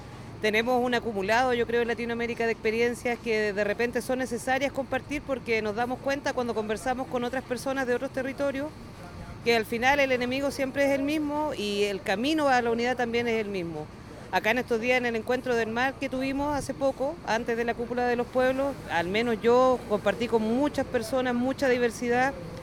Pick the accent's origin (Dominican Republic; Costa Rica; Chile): Chile; Patagonia; soy de Chile, de la Patagonia chilena.